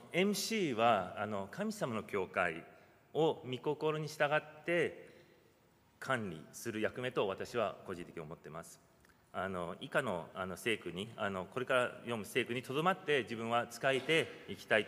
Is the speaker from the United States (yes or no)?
no; Hong Kong; Japanese is a second language; moved away as an adult; now in Japan; 幼少の頃から香港で育ったため、現地の言葉ができるということで、日々広東語を使って